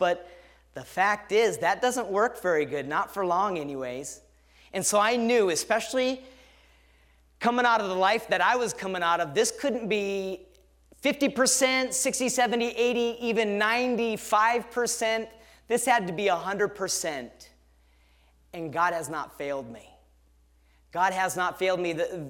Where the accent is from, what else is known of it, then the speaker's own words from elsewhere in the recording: Detroit Lakes, Minnesota, United States; I'm from Detroit Lakes, Minnesota, born and raised there. It's about 45 miles east of Fargo, North Dakota, to give you a little idea.